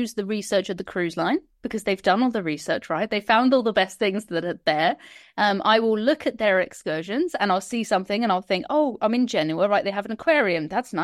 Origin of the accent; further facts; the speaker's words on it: England, United Kingdom; as soon as I say hello in another language, they realize I'm English and they just ask me something in English.